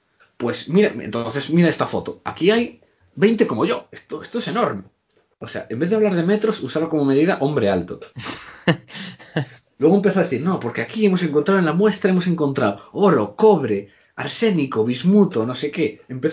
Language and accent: Spanish; O Carballiño, Galicia, Spain; Carballiño, que está cerca de Orense.